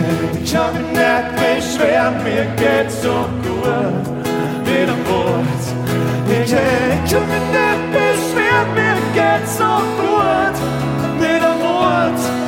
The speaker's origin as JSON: {"language": "German", "region": "Styria", "country": "Austria", "said": "Es taugt mir total als Steirer im zweitschönsten Bundesland von Österreich."}